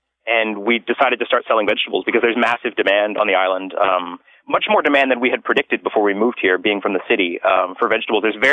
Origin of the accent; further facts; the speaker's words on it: Vancouver, British Columbia, Canada; I'm from Vancouver.